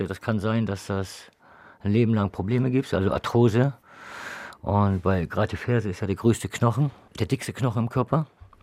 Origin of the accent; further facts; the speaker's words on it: Cuxhaven, Lower Saxony, Germany; born there; now in Bremen, Germany; Ich komme gebürtig aus Cuxhaven. Ich bin zugezogen hier nach Bremen. Vor 2007 bin ich hier nach Bremen gezogen.